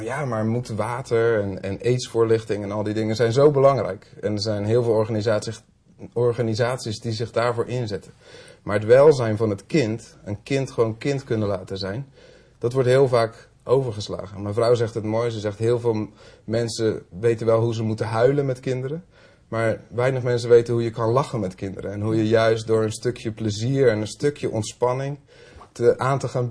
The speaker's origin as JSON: {"language": "Dutch", "country": "Netherlands", "said": "En dat je dan vanuit Nederland, als Nederlander, een indruk mag maken op zo'n jongen."}